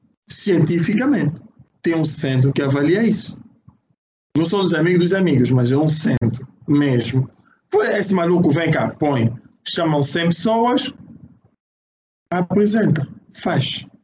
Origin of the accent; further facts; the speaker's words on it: Angola; Mas eu sou angolano. Na altura que nós ganhávamos tudo.